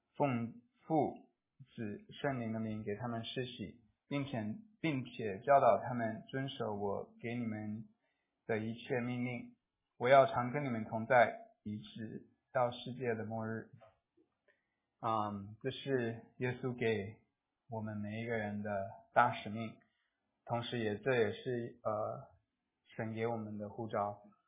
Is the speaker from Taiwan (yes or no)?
yes; Taiwan; 我是台湾长大台湾出生的